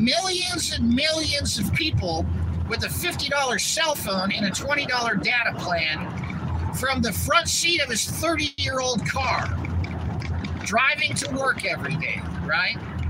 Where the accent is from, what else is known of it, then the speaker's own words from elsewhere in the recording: California, United States; I grew up in Orange County.